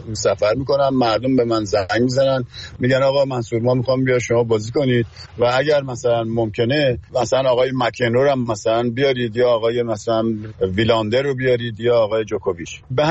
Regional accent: Tehran, Tehran Province, Iran; پدرم اونجا کار میکرد و یکی از کارمندان نگهداری استادیوم تو ورزشگاه و منم تو اونجا به دنیا اومدم و از همونجا بزرگ شدم

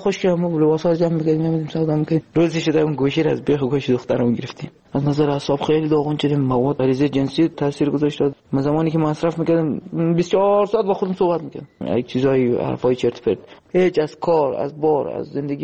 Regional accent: Afghanistan; moved away

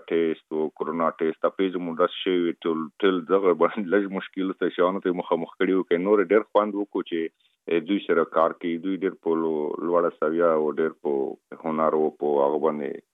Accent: Afghanistan; خلک خبر دي چې زه افغان یم او په بالیوډ کې کوم فلمو کې کار کوم

